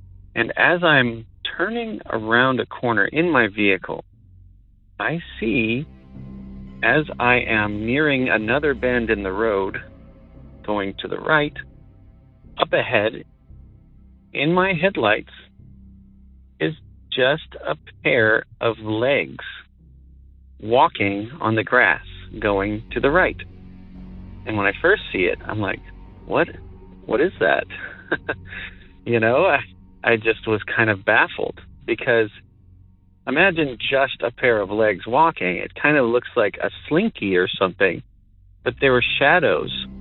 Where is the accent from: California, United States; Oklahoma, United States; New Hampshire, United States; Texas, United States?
Texas, United States; Hi, Derek. … I'm from Texas.